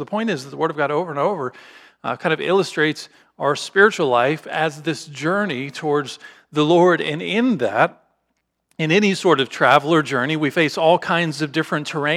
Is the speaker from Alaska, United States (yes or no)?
no; Pennsylvania, United States; I grew up in Western Pennsylvania, and there were some you know, some serious hills